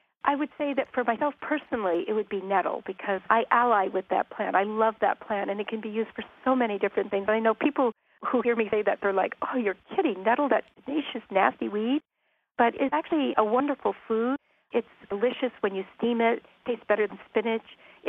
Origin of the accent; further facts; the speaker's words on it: California, United States; I grew up in Northern California. We were growing up on a small dairy farm.